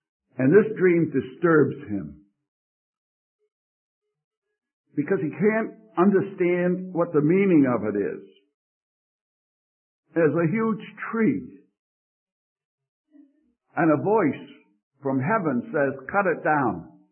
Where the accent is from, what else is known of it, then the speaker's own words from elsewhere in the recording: Scotland, United Kingdom; being a Scot